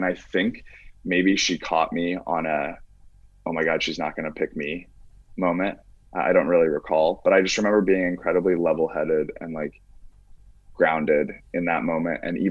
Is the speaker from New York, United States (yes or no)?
no; Indiana, United States; Yeah, dude, I'm from Indiana.